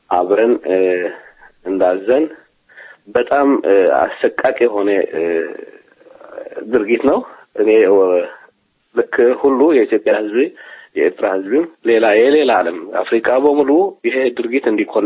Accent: Eritrea; ወስ ኮለም ከተማ ነዋሪ ነኝ ኤርትራዊ ነኝ

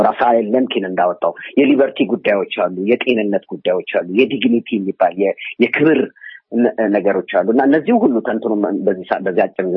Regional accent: Addis Ababa, Ethiopia; እኔ በኢትዮጵያ አዲስ አበባ ነው ተወልጄ ያደግኩት። 4 ኪሎ አካባቢ በጥሩ ኢትዮጵያዊነት ነው ያደግኩት። ከቤተ መንግስቱ ጀርባ ማለት ነው

